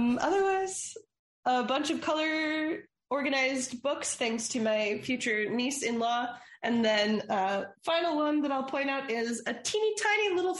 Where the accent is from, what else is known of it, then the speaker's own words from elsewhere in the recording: Iowa, United States; born there; I'm very proudly Minnesotan in heritage, although technically I'm from Iowa, if we talk about birth roots.